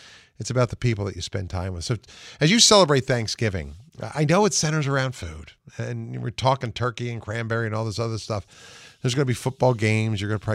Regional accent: United States; You know, I as an American, we, gosh, we're blessed.

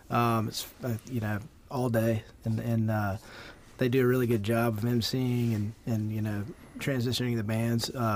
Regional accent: Charlotte, North Carolina, United States; A couple of the guys grew up in Clinton. I grew up in Charlotte. So kind of all over the state, you know?

